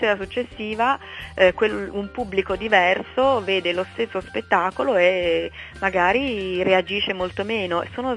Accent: Turin, Piedmont, Italy; Io facevo la scuola di teatro a Torino, perché sono torinese

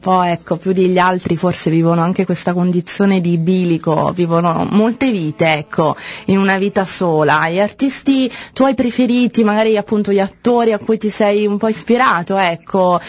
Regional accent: Calabria, Italy; Io sono calabrese

